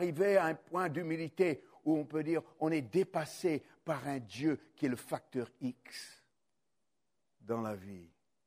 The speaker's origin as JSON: {"language": "French", "country": "France", "said": "c'est là où nous, en tant que Français, nous sommes dans un désavantage très important."}